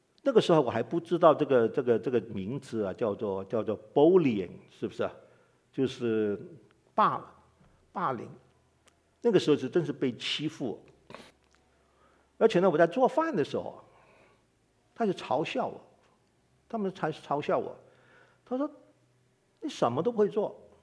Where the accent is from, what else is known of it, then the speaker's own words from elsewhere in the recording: Hong Kong; 因为我在香港那个长大嘛